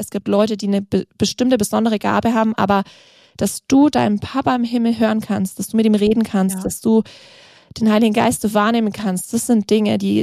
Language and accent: German; Germany; Das machen wir eigentlich als Deutsche schon genug, finde ich.